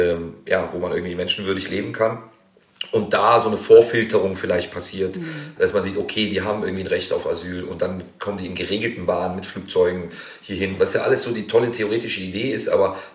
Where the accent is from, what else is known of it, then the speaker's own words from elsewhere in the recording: Tunisia; also born or lived in Germany; Einerseits denke ich mir ganz eigennützig so als Tunesier, also Deutsch-Tunesier, aber ich bin halt Deutscher und Tunesier und beides.